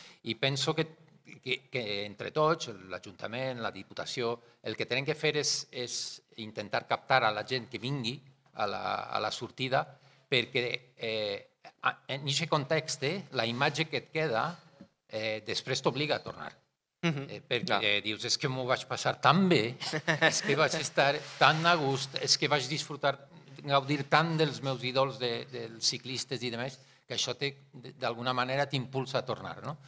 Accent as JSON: {"language": "Catalan", "town": "Castellón de la Plana", "region": "Valencian Community", "country": "Spain", "said": "I cada vegada que anàvem a Astúries era com, i tornàvem cap a Castelló, que jo soc de Castelló, era com idealitzar Astúries, no?"}